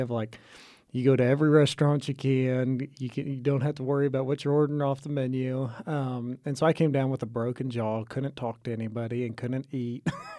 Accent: Aurora, Colorado, United States; My Waco history is I grew up in Colorado, in Aurora, Colorado, which is right outside of Denver

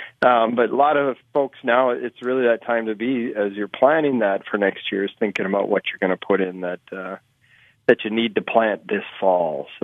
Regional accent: North Dakota, United States; it's similar to what you and I grew up with in North Dakota of cow tipping.

